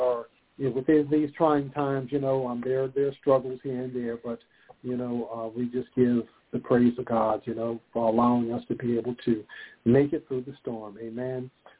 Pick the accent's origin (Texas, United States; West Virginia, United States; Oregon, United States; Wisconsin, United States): West Virginia, United States; Princeton; you know, to West Virginia, in Princeton, West Virginia. That's my hometown